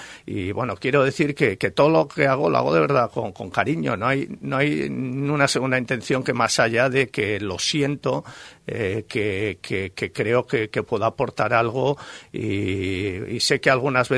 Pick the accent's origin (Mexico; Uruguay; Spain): Spain; Lekeitio, Basque Country; now in Balearic Islands, Spain; Crecí ahí en Lekeitio, ¿no? En Vizcaya